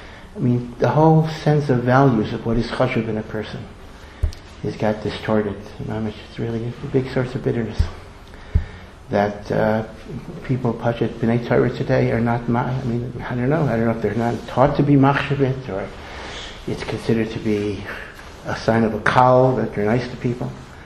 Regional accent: Connecticut, United States; I grew up in Connecticut, and he used to visit Hartford.

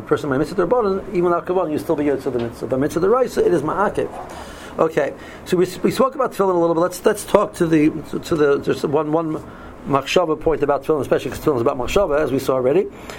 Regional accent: Cleveland, Ohio, United States; There's a Jewish newspaper in Cleveland. I'm from Cleveland, called the Cleveland Jewish News

